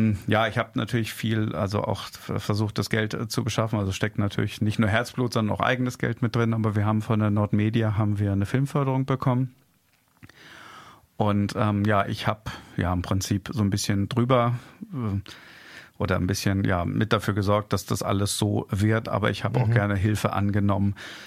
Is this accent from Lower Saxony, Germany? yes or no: yes; Hemmingen, Lower Saxony, Germany; in Hannover-Hemming, also vor den Toren Hannovers, wo ich herkomme